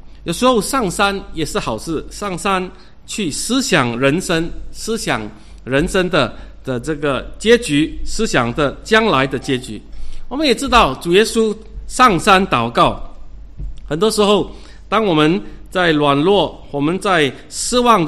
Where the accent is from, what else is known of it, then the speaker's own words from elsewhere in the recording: China; 就是我们中国人有一句话，就是爬得高看得远啊